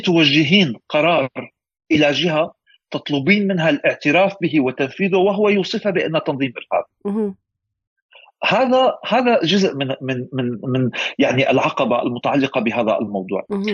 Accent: Syria; لأنه نحن كشعب سوري نحتاجه.

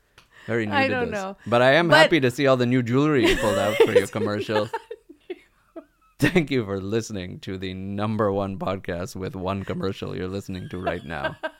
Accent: Galway, Connacht, Ireland; I'm from Galway.

